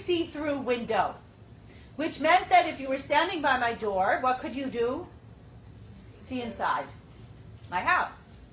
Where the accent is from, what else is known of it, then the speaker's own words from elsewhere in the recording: Riverdale, New York, United States; I'm from Riverdale. I had a full 50-minute drive home.